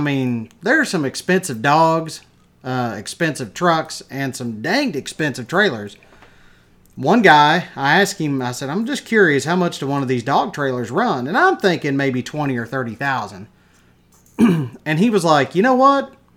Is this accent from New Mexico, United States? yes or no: no; Wichita Falls, Texas, United States; I've told people before, you know, that I'm from Wichita, and they're like, Kansas? And I'm like, no, a little bit further south.